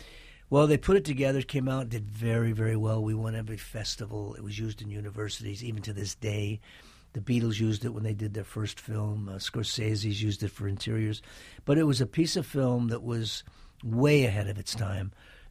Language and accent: English; Canada; born or raised there